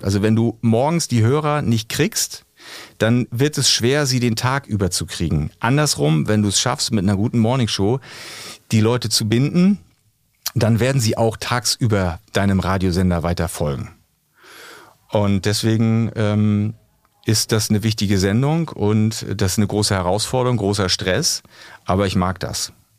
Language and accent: German; East Germany, Germany; Ich bin ja im Osten groß geworden.